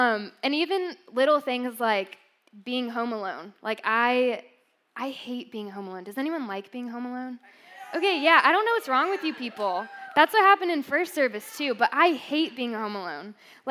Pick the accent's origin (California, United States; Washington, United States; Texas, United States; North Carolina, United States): North Carolina, United States; Matthews; now in Greenville, United States; So, but I grew up in Matthews, North Carolina. Does anyone know where that is?